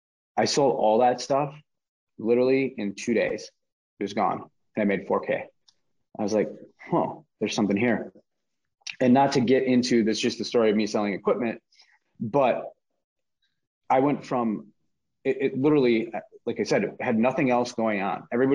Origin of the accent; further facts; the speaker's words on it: Minneapolis, Minnesota, United States; in Minneapolis, where I am from Minnesota